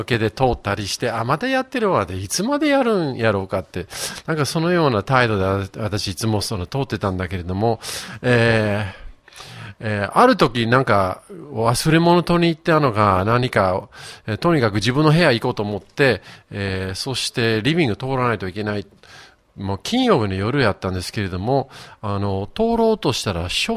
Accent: Yokohama, Kanagawa, Japan; also born or lived in Tokyo; 東京生まれ横浜育ちで、15歳の時かな

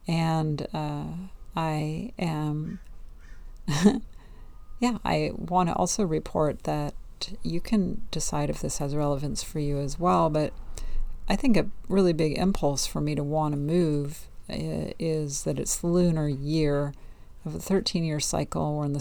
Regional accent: California, United States; I moved down here. I'm from the Northern California. I moved to Southern California. Now I'm moving back, but not where I was 13 years ago.

